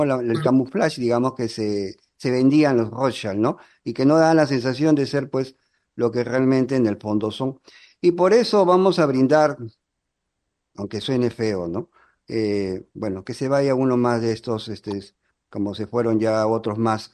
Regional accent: Peru; Porque tú eres chilena, yo soy peruano

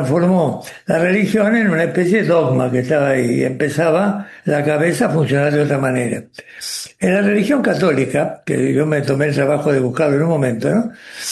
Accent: Buenos Aires, Argentina; Yo que me crié acá, vivía en Buenos Aires, siempre acá

